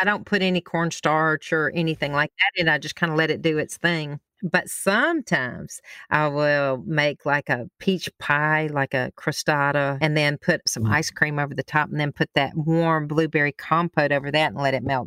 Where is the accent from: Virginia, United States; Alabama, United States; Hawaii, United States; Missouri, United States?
Alabama, United States; when I travel the world, that the first thing, when they hear I'm from Alabama